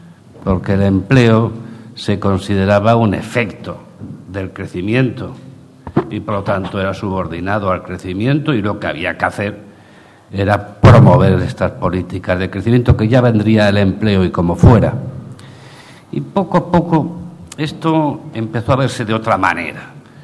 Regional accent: Asturias, Spain; Y me permite venir a Gijón, que en realidad mi tierra es esta, que es Asturias

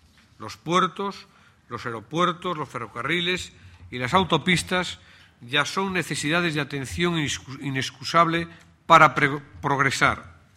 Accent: Galicia, Spain; que soy gallego, de una tierra española que comparte con Portugal la lengua y otras esencias fundamentales del ser y sentir de las gentes

